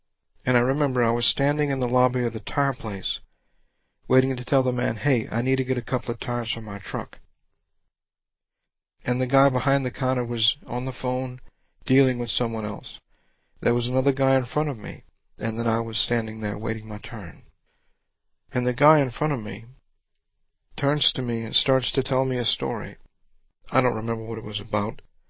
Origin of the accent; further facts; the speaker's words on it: Houma, Louisiana, United States; moved away as an adult; also born or lived in Baton Rouge / Atlanta; now in New Orleans, United States; I was brought up in Houma. That's where I was born and spent the first 18 years of my life. After that, I went to Baton Rouge to go to LSU. I spent maybe 14 years total in Baton Rouge.